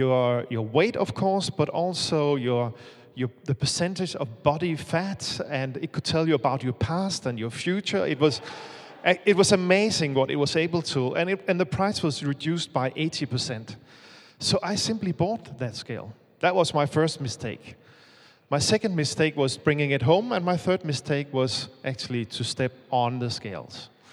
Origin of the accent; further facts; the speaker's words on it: Bermondsey, London, United Kingdom; wondering about my mysterious accent, it's because I come from Bermondsey. We live just by London Bridge.